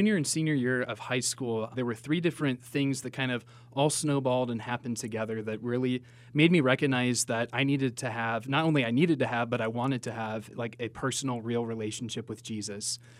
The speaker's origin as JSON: {"language": "English", "town": "Topeka", "region": "Kansas", "country": "United States", "tie": "born or raised there", "also_born_or_lived": "Omaha / Texas", "said": "So I was born in Omaha, the second one born there. We moved to Texas, added two children, moved to our first house in Topeka, added two children, moved to our current home in Topeka, added two more children."}